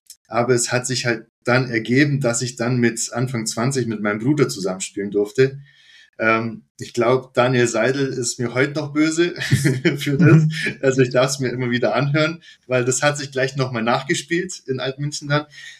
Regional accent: Augsburg, Bavaria, Germany; den ich ja als Augsburger seit der Kindheit kenne

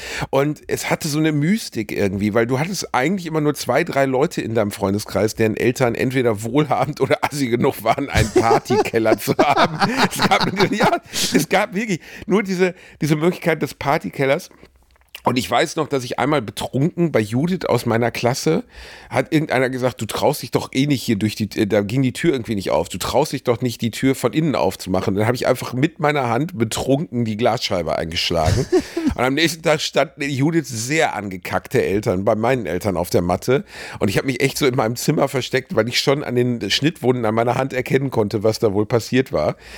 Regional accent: Rotthausen, North Rhine-Westphalia, Germany; es gab in meiner Heimatstadt Rotthausen natürlich so ein paar Säuferkneipen.

